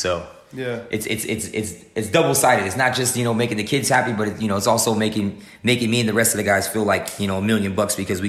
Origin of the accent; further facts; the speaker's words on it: Phoenix, Arizona, United States; also born or lived in West Berlin, Germany / Detroit / Texas; I was born in West Berlin, Germany, because my father was stationed in Germany, and my family's originally from Detroit. So we moved from Germany back to Detroit, from Detroit to Texas for like 6 months, and then from Texas to West Phoenix.